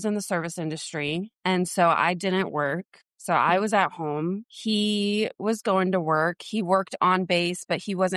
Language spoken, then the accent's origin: English; Wilkesboro, North Carolina, United States; also born or lived in Jacksonville, North Carolina; And then I was moving from Jacksonville, North Carolina, back to what I call my hometown, North Carolina, Wilkesboro.